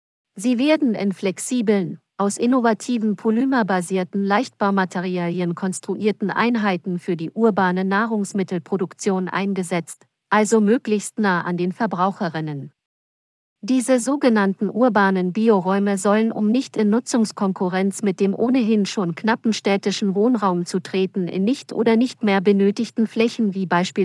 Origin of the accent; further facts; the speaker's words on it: Baden-Württemberg, Germany; Ich komme aus Baden-Württemberg